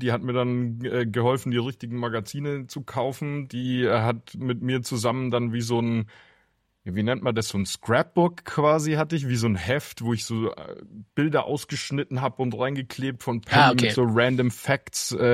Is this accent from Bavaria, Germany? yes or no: yes; Würzburg, Bavaria, Germany; Man konnte bei uns in Würzburg immer, gibt es glaube ich immer noch, wenn immer so kurz vor 7 oder irgendwas im Radio die Geburtstagskinder so vorgelesen.